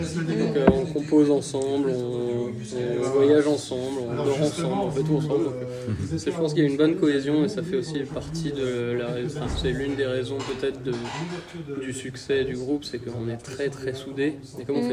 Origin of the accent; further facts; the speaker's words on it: Brest, Brittany, France; born there; Moi je suis né à Brest.